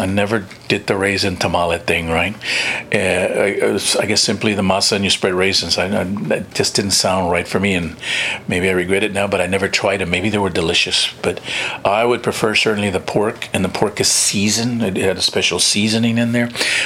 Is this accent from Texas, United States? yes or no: yes; Harlingen, Texas, United States; I just said I was born and raised in Harlingen, right? So you know I'm from the Valley, and tamales is very big in the Valley, right?